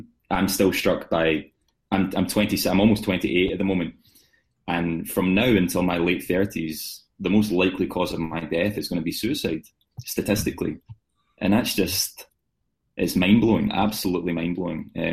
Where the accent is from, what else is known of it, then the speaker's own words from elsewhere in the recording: Scotland, United Kingdom; I'm from the West of Scotland, and the West of Scotland mentality is very much the stiff upper lip kind of thing.